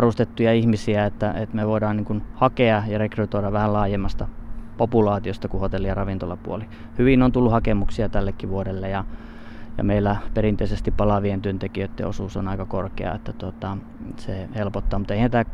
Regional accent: Sodankylä, Lapland, Finland; Kyllä, sieltä olen kotoisin ja siellä vanhemmat vielä elelee, entiset yrittäjät, nykyiset eläkeläiset.

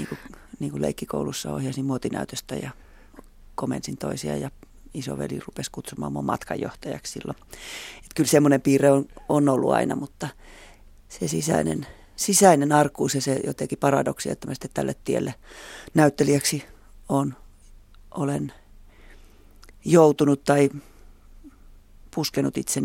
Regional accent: Espoo, Uusimaa, Finland; kun mä oon kotoisin vaan Tapiolasta. Mutta itse asiassa Tapiola oli silloin pienenä paikkana aivan mahtava kasvupaikka pienelle keijukaistytölle

